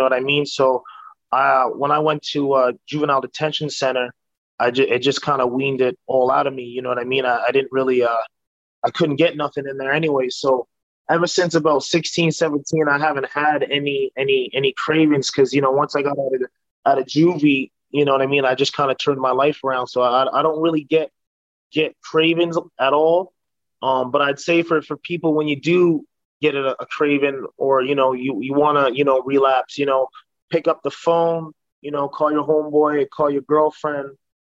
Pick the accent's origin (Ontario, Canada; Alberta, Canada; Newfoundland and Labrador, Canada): Alberta, Canada; Calgary; I grew up in Calgary, Alberta, Canada.